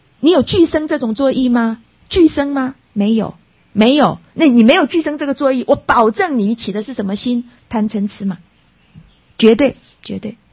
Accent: China; 所以很多真的，我们中国人真的很幸福。

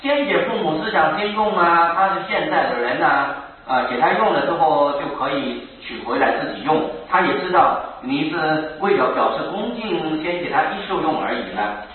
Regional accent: China; 那么我们中国人没有这个习惯

